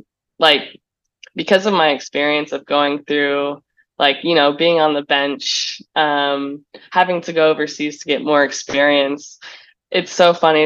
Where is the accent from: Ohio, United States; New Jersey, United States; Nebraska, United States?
Nebraska, United States; Definitely my mom. I grew up in Nebraska, so there's not much like soccer.